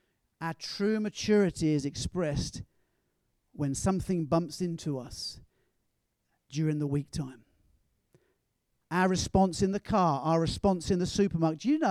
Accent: England, United Kingdom; And I will, because I'm English, and we tend to do that sometimes.

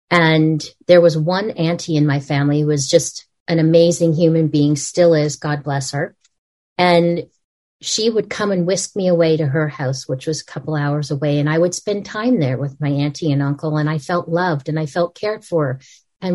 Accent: Los Angeles, California, United States; moved away as an adult; also born or lived in Canada; So cut to at 18, I moved to Canada, not because I wanted to, because I moved to Canada. I grew up in Los Angeles.

